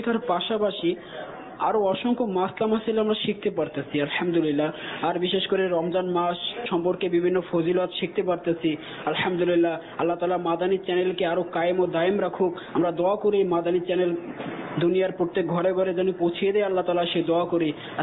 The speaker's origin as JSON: {"language": "Bangla", "town": "Barisal", "region": "Barisal Division", "country": "Bangladesh", "tie": "born or raised there", "said": "আমার বাড়ি বরিশাল"}